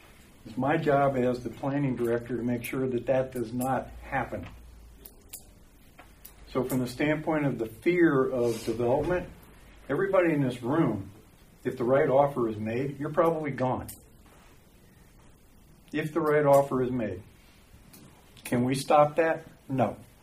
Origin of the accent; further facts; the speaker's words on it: Cincinnati, Ohio, United States; I grew up in Cincinnati, grew up in a very large community.